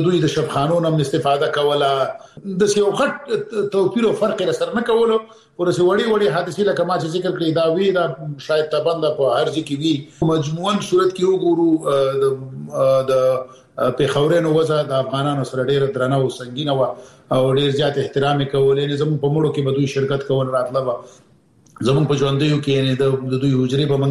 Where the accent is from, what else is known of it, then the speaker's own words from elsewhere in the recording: Peshawar, Khyber Pakhtunkhwa, Pakistan; زه پېښور کې د اول سیب نیولې تر 12 پورې مالته درس ویلې دی. نو زه د پېښور سره شاید دی زیات افغانان داسې وي چې دومره بلد نه وي لکه زه چې په پېښور کې څومره بلد دی، او پېښور کې څومره وخت یې کړی دی.